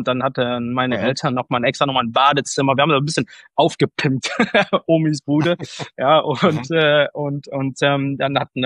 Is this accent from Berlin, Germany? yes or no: no; Ratheim, North Rhine-Westphalia, Germany; ich komme ja aus Ratheim in Deutschland. Das gehört so zur Greater Metropolitan Area of Hückelhofen.